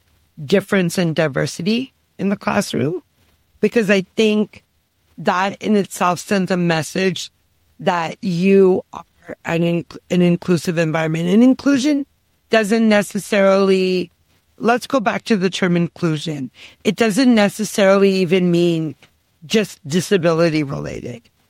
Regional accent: Toronto, Ontario, Canada; as Tim said. I am from Toronto, Ontario, in Canada.

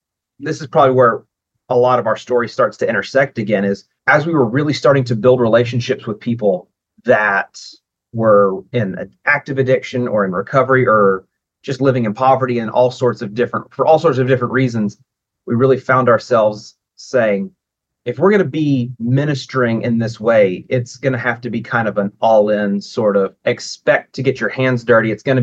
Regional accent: Tennessee, United States; also born or lived in Alabama; I was also born in Alabama, but I grew up here in Tennessee. We moved here when I was going into fourth grade. And so my whole life, I've basically lived in Appalachia.

